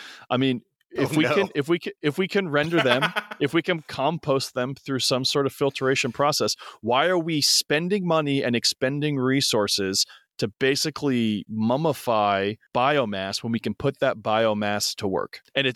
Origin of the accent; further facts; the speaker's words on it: Washington, United States; I'm from Washington State, what every hippie in Washington State does every day already